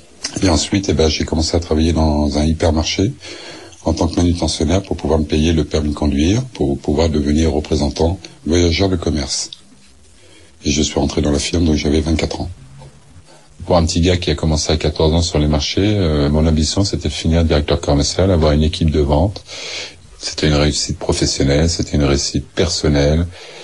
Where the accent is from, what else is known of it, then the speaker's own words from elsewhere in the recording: L'Haÿ-les-Roses, Île-de-France, France; suis né à Fontenay-aux-Roses dans le 92, mais j'ai grandi à L'Haÿ-les-Roses dans le 94. J'ai grandi au milieu d'une cité, dans un HLM, un F3. Ma maman nous a élevés avec trois garçons.